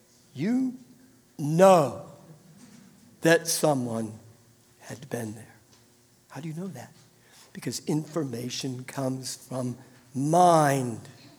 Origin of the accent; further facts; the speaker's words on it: Ohio, United States; But I grew up near Cincinnati. And this was like the late 60s, early 70s.